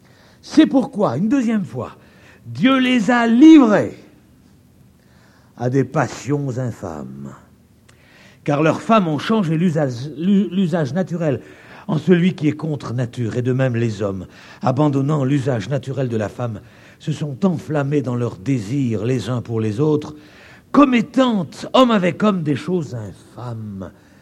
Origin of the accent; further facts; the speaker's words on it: France; accent: French; à cause de mon accent, comme vous le remarquez, j'ai un accent, paraît-il, un accent français.